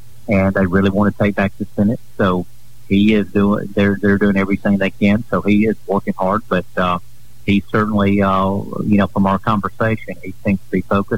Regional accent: the South, United States; Of course, he's a Democrat, I'm a Republican, but we're both from the South

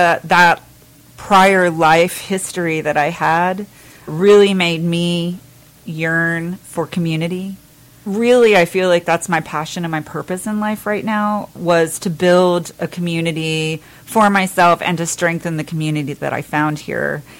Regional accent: Tallahassee, Florida, United States; born there; I actually am a Floridian. I was born in Tallahassee

